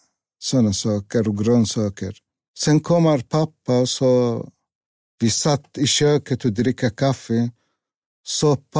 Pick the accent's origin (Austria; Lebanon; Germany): Lebanon; Eftersom jag har gått i skolan hemma i Libanon bara 5-6 år.